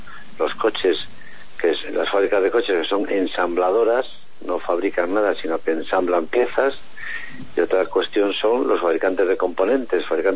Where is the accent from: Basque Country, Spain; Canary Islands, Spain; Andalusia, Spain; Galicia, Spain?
Andalusia, Spain; Soy de la Bahía, pero soy cachonero, de la otra parte de la Bahía.